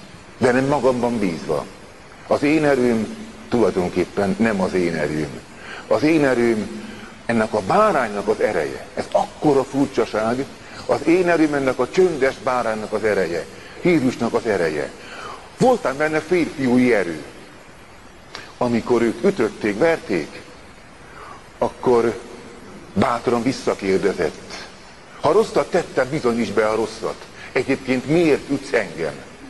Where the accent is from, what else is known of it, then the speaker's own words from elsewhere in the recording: Hungary; Otthonról jöttem Magyarországról.